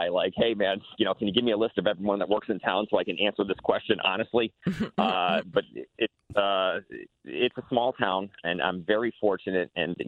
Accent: Tolland, Connecticut, United States; I'm very fortunate, very lucky. Tolland is my hometown. That's where I was born, raised.

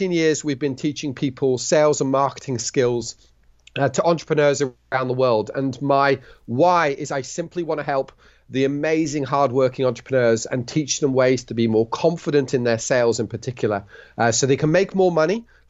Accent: Switzerland; also born or lived in United Kingdom; I was born in the United Kingdom to British parents. I was raised in Switzerland.

